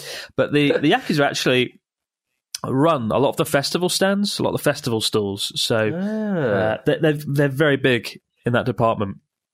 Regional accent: Canada; from Canada.

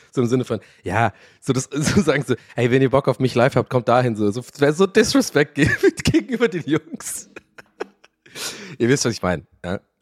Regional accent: Dublin, Leinster, Ireland; German is a second language; now in Germany; ich bin Ire übrigens, ich komme aus Dublin. Bin 1,82 Blauaugen. Gerade ein bisschen, vielleicht 5 Kilo zu viel, aber das können wir ja noch wegkriegen. Werd 40

